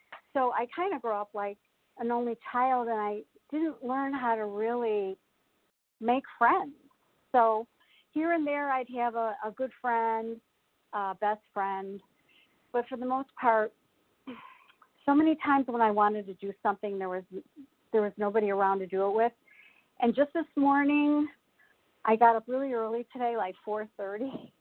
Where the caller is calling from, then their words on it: Illinois, United States; I'm calling from Illinois.